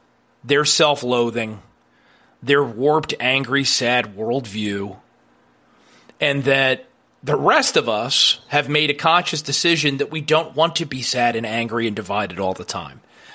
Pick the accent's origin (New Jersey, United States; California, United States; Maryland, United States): New Jersey, United States; So we could ask Scott about his efforts to help flip my home state of New Jersey, what's going on nationally.